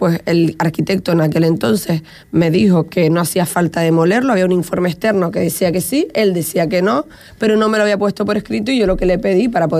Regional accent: Tuineje, Canary Islands, Spain; yo soy alcaldesa de Tuineje, pero sobre todo soy vecina de Tuineje, me he criado allí, he vivido allí toda mi vida.

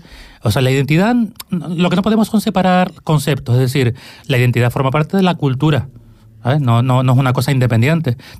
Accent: Norway; Yo soy de Noruega y quiero hablar de identidad canaria.

